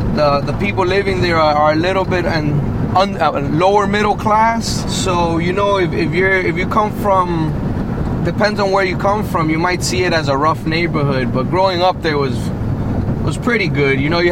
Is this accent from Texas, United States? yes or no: no; Miami, Florida, United States; So I've been here since 87. I grew up in La Pequeña Habana, Little Havana. They also call it Little Have.